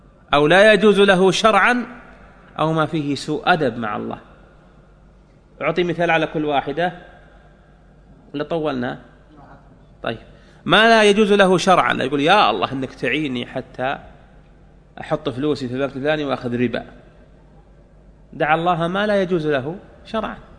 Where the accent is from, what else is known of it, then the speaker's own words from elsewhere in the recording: Saudi Arabia; احنا عندنا في السعوديه نوديه الطائف